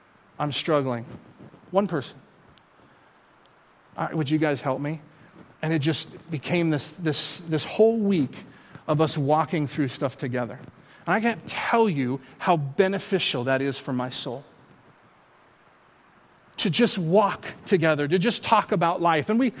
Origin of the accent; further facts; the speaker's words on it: the West, United States; I love Pennsylvania, but I'm from the West.